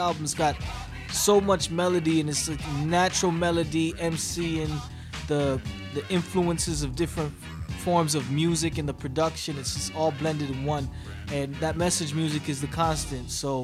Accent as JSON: {"language": "English", "town": "Mississauga", "region": "Ontario", "country": "Canada", "tie": "born or raised there", "said": "I grew up personally in Mississauga"}